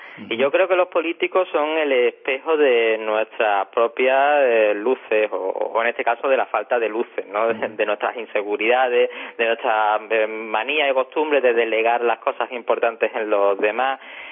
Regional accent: Málaga, Andalusia, Spain; Es un homenaje a mi tierra, porque yo pienso que en esta ciudad hay escenarios, hay paisajes que dan mucho de sí

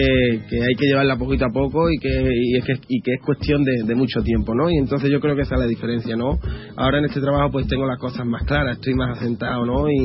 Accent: Huelva, Andalusia, Spain; now in Seville, Spain; Sí, soy de Huelva. Estoy, bueno, ahora mismo estoy viviendo en Sevilla, pero soy de Huelva, ¿no? De toda la vida.

